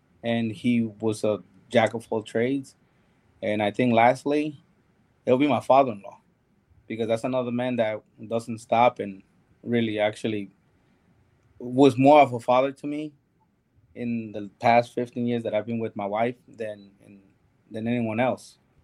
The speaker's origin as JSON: {"language": "English", "region": "New York", "country": "United States", "said": "And obviously, like I said, as a New Yorker, a Yankee fan."}